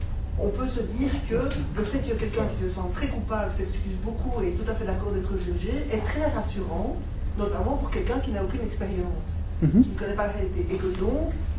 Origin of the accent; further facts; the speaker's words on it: Luxembourg; now in Brussels, Belgium; je viens du Luxembourg, donc c'est un petit pays